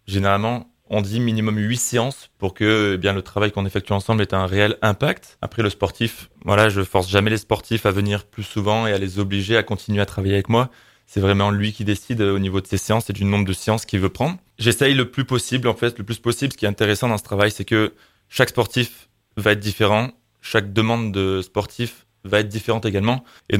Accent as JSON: {"language": "French", "town": "Gap", "region": "Provence-Alpes-Côte d'Azur", "country": "France", "tie": "born there", "said": "Je suis né ici à Gap, donc forcément, tous les sports comme le ski, le vélo, etc., je pratique chaque année."}